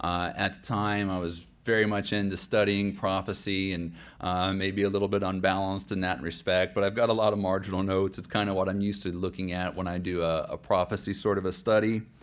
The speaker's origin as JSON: {"language": "English", "country": "United States", "said": "but just thinking as an American for a moment"}